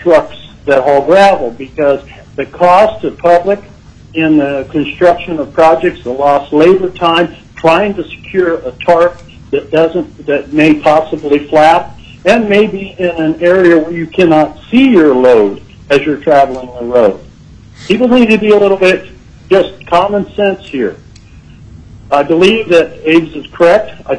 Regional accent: Cooper Landing, Alaska, United States; Yes, Mr. Chairman, this is … I'm from Cooper Landing.

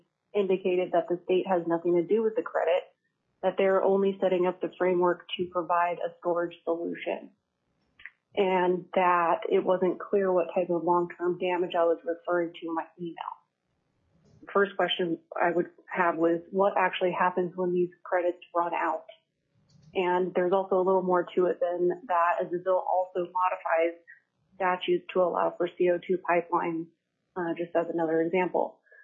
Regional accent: Anchorage, Alaska, United States; I'm from Anchorage, and I'm representing myself.

